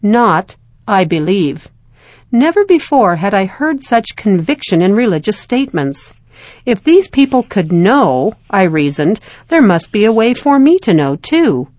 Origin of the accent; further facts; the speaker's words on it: Czechia; English is a second language; Now there is a growing branch of about 40 Latter-day Saints in my hometown.